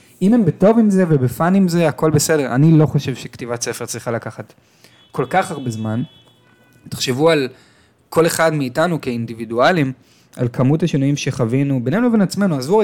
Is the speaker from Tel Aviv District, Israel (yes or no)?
yes; Tel Aviv, Tel Aviv District, Israel; אני זוכר את עצמי, בגיל 15, גדלתי בתל אביב, הייתי נוסע באוטובוס